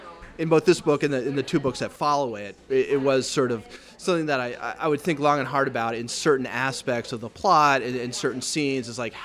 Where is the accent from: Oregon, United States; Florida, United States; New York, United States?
New York, United States; Syracuse; Well, I grew up in Syracuse, which is a very, ethnically diverse city.